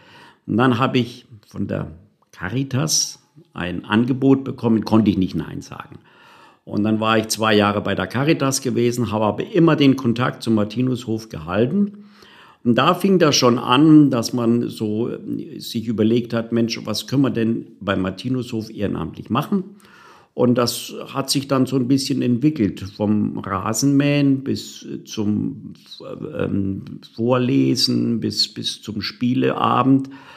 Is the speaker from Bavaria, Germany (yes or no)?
yes; Bayreuth, Bavaria, Germany; born there; moved away as an adult; bin Jahrgang 1961, also ich gehe jetzt stramm auf die Rente zu. Und ja, geboren bin ich im Frankenland. Frankenland ist das schönste Land in Bayreuth. Bayreuth, wo die Wagner-Festspiele immer stattfinden. Und mich hat es vor, oh Gott, ich glaube, es waren 40 Jahre jetzt, ins Rheinland verschlagen.